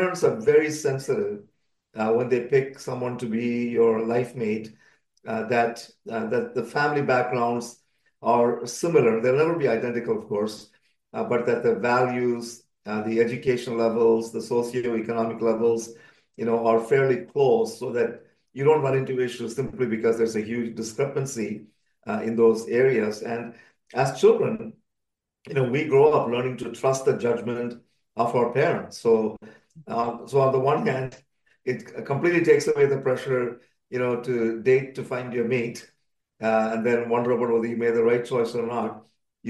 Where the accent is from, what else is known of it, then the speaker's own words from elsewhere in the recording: India; And the culture in which I grew up in India at that time was very conservative.